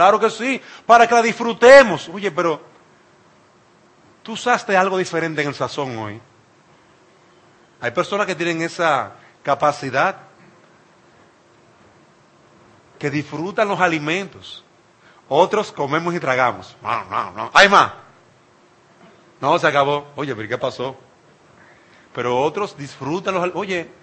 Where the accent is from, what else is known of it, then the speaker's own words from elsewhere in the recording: Dominican Republic; Yo soy dominicano y me gusta la cosa salseada, ¿eh? Yo soy dominicano.